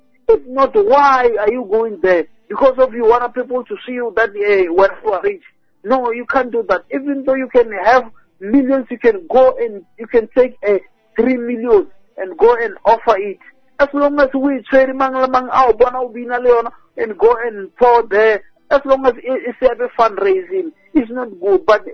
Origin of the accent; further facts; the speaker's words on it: Kansas, United States; Just for a short … from Kansas.